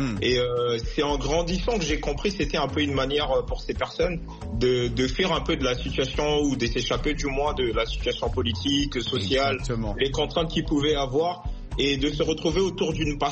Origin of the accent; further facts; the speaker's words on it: Kinshasa, DR Congo; je suis originaire du Congo Kinshasa, donc j'ai grandi, enfin je suis né au Congo, et j'ai grandi dans une commune, dans une petite ville qu'on appelle Matongé